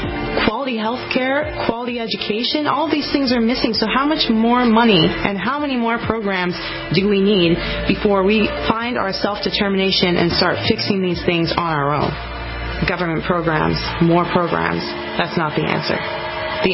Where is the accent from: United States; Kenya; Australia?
United States; Bishop, California; born there; I was born in Bishop, California, and I'm a member of a Southern California Native American tribe.